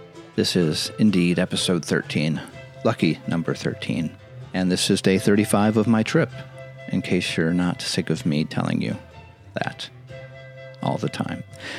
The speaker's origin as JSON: {"language": "English", "country": "United States", "said": "But then again, you know, I'm an American. Maybe there's customs that we are unaware of that go on in Colombia."}